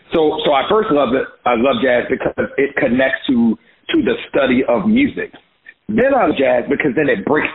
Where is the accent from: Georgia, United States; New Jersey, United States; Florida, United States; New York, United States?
Florida, United States; So growing up in Florida, I was exposed to gospel music.